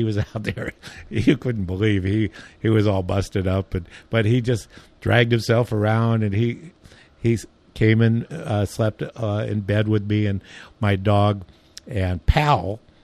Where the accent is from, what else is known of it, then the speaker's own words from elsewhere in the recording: California, United States; I'm originally from California. And came here in 2004, 2008